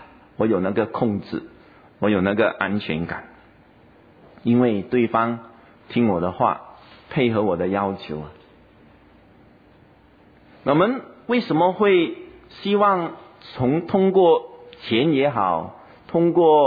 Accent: Singapore; 我们新加坡这边的人，当然跟别的国家相对来说，人员是比较少的

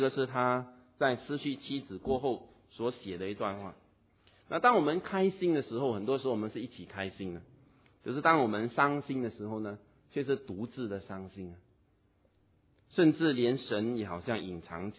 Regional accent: Singapore; 那我们新加坡人没有去过沙漠的，所以不熟悉那个路

